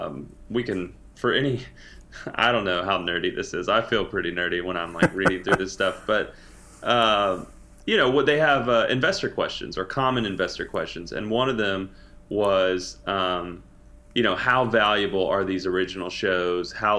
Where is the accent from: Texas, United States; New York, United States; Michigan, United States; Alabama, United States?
Alabama, United States; But because we're from Alabama